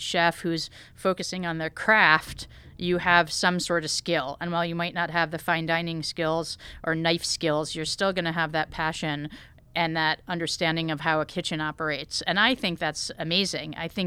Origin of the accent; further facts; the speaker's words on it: Connecticut, United States; So I grew up in Connecticut, like I said, and I was always sort of obsessed.